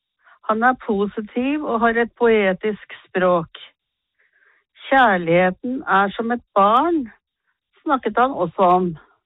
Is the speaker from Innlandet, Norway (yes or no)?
no; Østfold, Norway; Jeg vokste opp i skogen i Indre Østfold. Derfor er jeg fremdeles glad i den naturen.